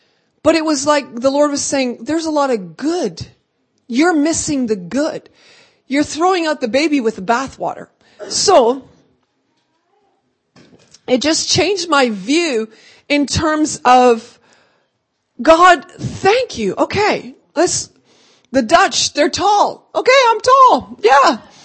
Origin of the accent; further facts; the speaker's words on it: Canada; born there; I have a Dutch heritage. I was born in Canada. My parents were born in Holland.